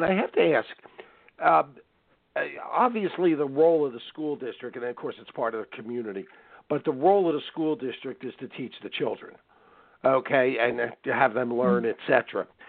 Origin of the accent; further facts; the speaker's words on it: Philadelphia, Pennsylvania, United States; And I lived in Philadelphia. Okay, I grew up in Philly, and we used every part of the street for our sports, and there was no organized anything.